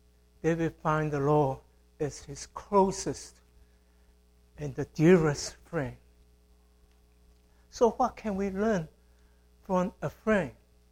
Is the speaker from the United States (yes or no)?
no; China; When I was growing up in China, few people have pets, have dogs as their pets.